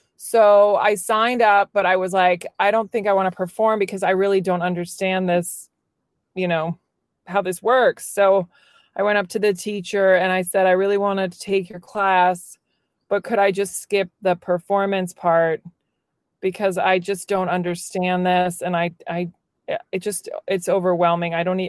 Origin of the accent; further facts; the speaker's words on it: Virginia, United States; now in New York City, United States; Like I grew up in Virginia and I only knew stand up through